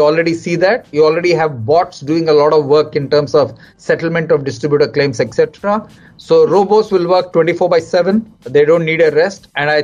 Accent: Bengaluru, Karnataka, India; Bangalore any day because that's my hometown.

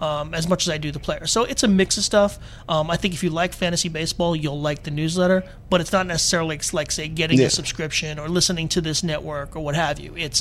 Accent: New York, United States; You know, I'm an Irish kid from New York.

